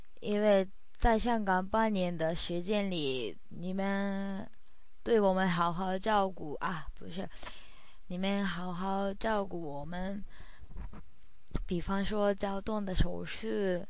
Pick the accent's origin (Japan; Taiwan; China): Japan; Kanagawa; born there; Chinese is a second language; 我是在日本的神奈川县出生的。